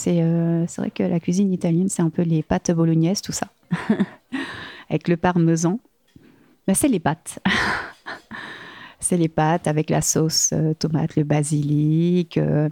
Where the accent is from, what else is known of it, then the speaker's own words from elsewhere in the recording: Grand Est, France; moved away; je suis alsacienne et du coup, ce que j'aime bien, c'est bah, la choucroute.